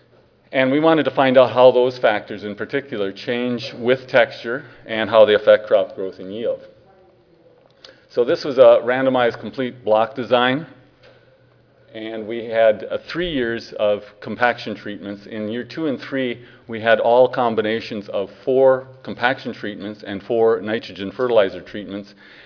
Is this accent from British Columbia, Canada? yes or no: no; Ottawa, Ontario, Canada; I'm from Ottawa, Ontario